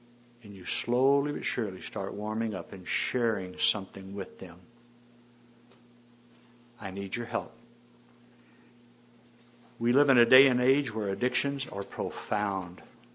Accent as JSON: {"language": "English", "region": "Texas", "country": "United States", "said": "You know, I'm from Texas. We say, oh, did I just offend y'all?"}